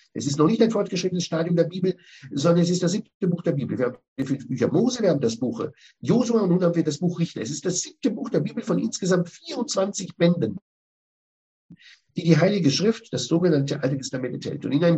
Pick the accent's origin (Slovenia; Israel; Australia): Israel; in der Zeit, in der ich in Israel aufwuchs